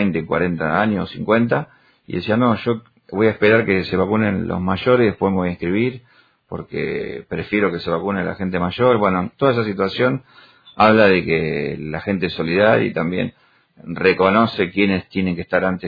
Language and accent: Spanish; Argentina; Entonces, no somos inmortales los argentinos y tenemos que tener cuidado